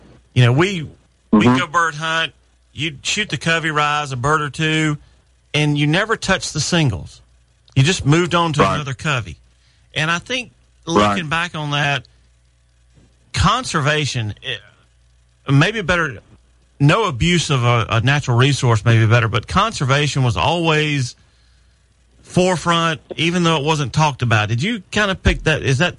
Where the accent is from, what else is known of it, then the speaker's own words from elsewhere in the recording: Chester, South Carolina, United States; growing up in Chester, South Carolina, in the late 60s, early 70s, there was only one thing to do when you hunted.